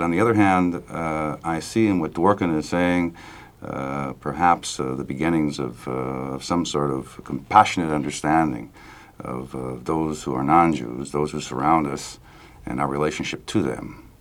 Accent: United States; one of the things that, that concerns me is, however, as an American Jew, with a deep regard for Israel and a deep love for Israel

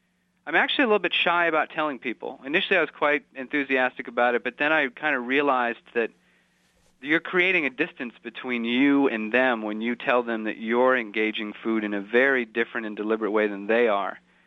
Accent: Maine, United States; we're both from Maine originally.

